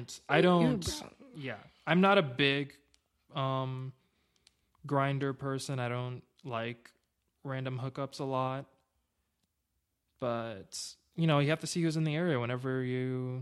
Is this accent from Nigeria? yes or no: no; Houston, Texas, United States; now in Austin, United States; Well, smaller for me because I'm from Houston, so.